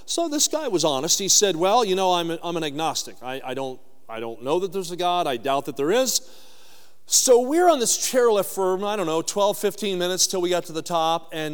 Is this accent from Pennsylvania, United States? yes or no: yes; Pennsylvania, United States; I grew up skiing in the Pocono Mountains of Pennsylvania.